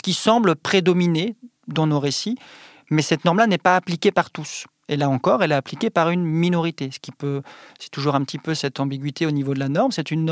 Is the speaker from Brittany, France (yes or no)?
yes; Brittany, France; moi je viens par exemple de Bretagne